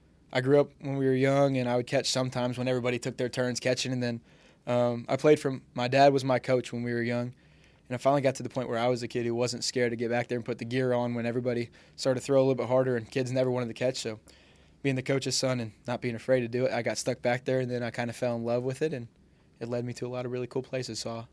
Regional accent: Springfield, Illinois, United States; I grew up in the Springfield area, west side of Springfield, but went to New Berlin for school.

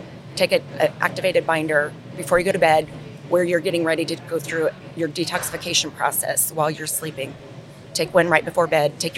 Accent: Dodge City, Kansas, United States; So I'm from Dodge City, Kansas.

